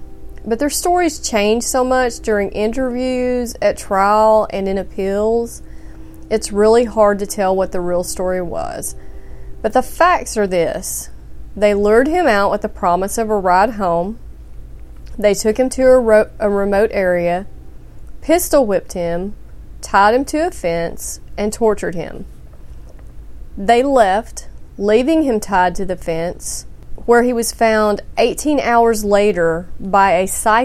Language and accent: English; Southern United States, United States; accent: Southern; and I know my Southern accent's a little hard to understand